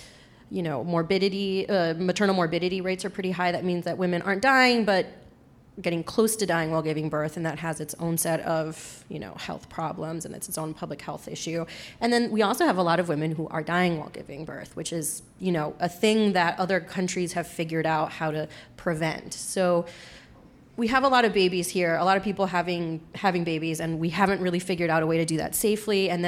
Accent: Florida, United States; I'm from Florida. Florida has, like, every region of the state has a medical examiner.

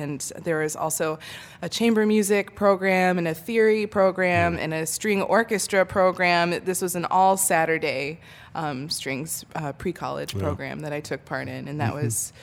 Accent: Richmond, Virginia, United States; Yeah, and there wasn't tons of classical music in my hometown of Richmond

